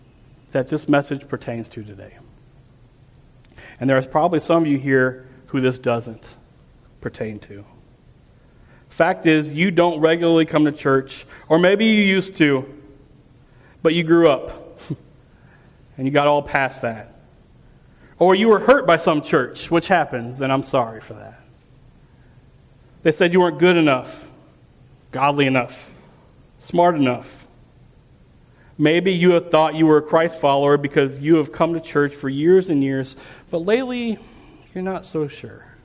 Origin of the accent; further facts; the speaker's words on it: Chicago, Illinois, United States; In my hometown of Chicago, we are closing one church a week.